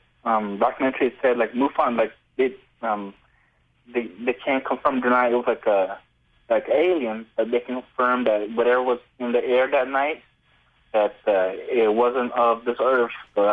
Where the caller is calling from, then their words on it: Dallas, Texas, United States; from Dallas, Texas.